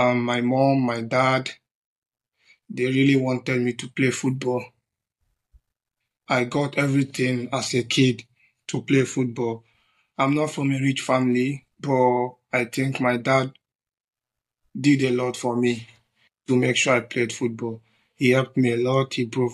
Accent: Iyagwa, Imo, Nigeria; I'm from Imo State, and I'm from Owerri West, precisely Iyagwa. I grew up there

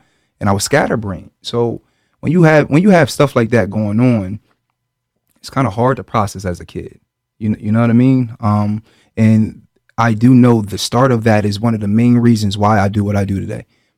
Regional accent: Camden, New Jersey, United States; I moved from Camden to Haddonfield. I'm only one of five black kids in the whole school.

